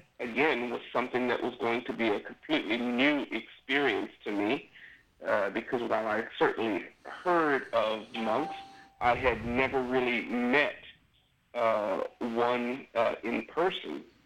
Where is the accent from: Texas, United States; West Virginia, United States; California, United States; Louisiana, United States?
Louisiana, United States; Church Point; where are you from in Louisiana? I said, I'm from Church Point.